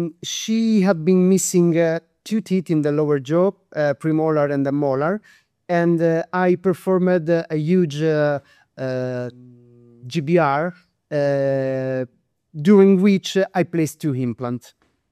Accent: Anzio, Lazio, Italy; English is a second language; now in Rome, Italy; I like to always remember I'm from Anzio. I was born in Anzio because the sea is inside me.

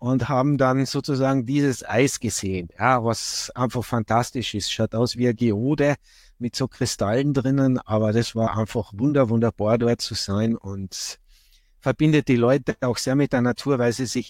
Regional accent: Carinthia, Austria; Das ist zum Beispiel der Dobratsch in Kärnten, mein Hausberg, von wo ich herkomme.

